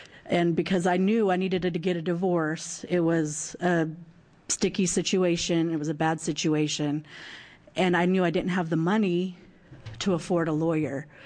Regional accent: Pendleton, Oregon, United States; As I said, I grew up and was born and raised in Pendleton. I briefly left Pendleton to come actually down here so my husband could go to school.

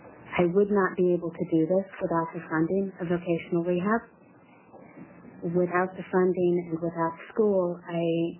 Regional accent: Eugene, Oregon, United States; I'm from Eugene.

